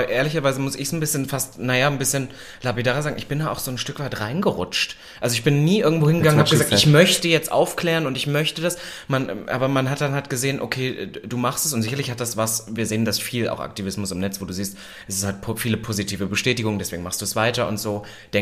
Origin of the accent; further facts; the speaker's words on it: Halle, Saxony-Anhalt, Germany; ich komme selbst eigentlich aus Halle Saale und ich bin damals weg